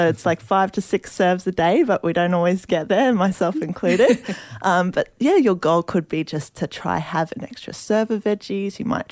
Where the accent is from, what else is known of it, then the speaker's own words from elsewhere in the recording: Brisbane, Queensland, Australia; also born or lived in South Africa; my family, we're from South Africa, but I moved here when I was like two, so not really. Yeah. And then, yeah, like we grew up in Brizzy, Gold Coast region.